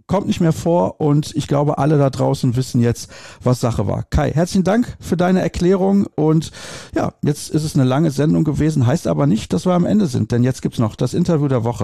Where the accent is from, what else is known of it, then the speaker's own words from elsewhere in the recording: Solingen, North Rhine-Westphalia, Germany; born there; Ich als gebürtiger Solinger